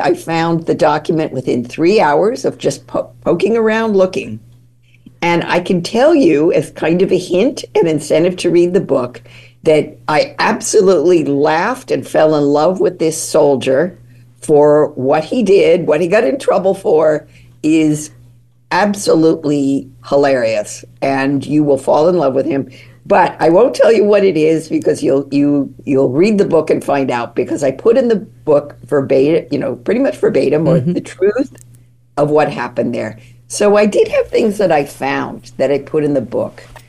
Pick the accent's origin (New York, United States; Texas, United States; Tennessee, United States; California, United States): California, United States; I had to find out about Illinois, which, because I grew up in California, I didn't know as much about.